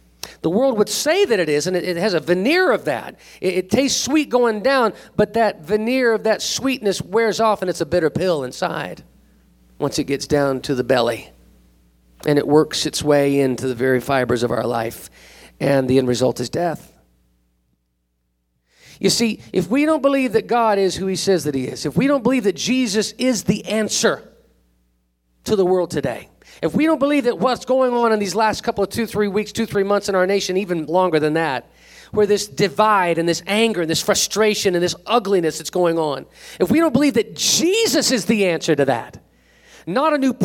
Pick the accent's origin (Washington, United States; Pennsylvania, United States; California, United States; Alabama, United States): California, United States; also born or lived in Florida / Tennessee; I was born in Florida, lived the first 3 years of my life in Tennessee, grew up in California, and now I'm here. I've been scattered all over this nation.